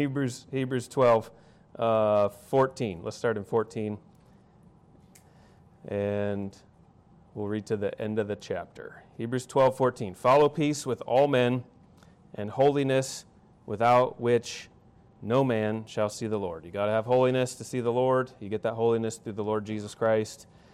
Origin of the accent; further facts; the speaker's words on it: Billings, Montana, United States; Well, your pastor said that we are from Billings, Montana